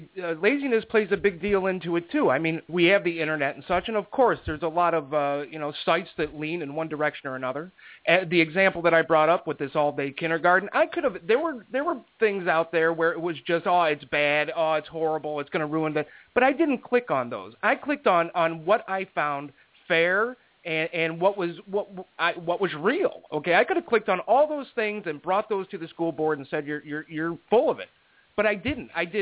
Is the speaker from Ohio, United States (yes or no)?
yes; Ohio, United States; Yeah, I'm from Ohio. I hear you.